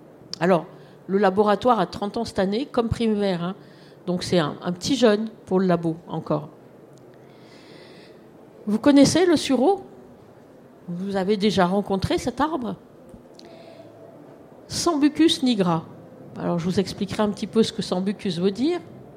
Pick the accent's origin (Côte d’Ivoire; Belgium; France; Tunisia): France; Grenoble, Auvergne-Rhône-Alpes; Alors, moi, je suis de Grenoble, je ne suis pas de Lyon